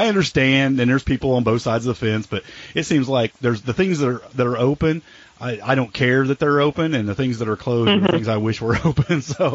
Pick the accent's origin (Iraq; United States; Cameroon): United States; Cookeville, Tennessee; Yeah, I grew up in Cookeville. Well, I was there through my high school years in Cookeville, so yeah.